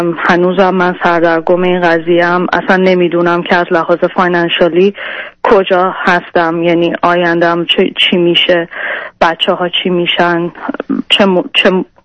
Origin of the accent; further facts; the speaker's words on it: Iran; moved away as an adult; من حدود 14 سال پیش ازدواج کردم، از ایران اومدم بیرون.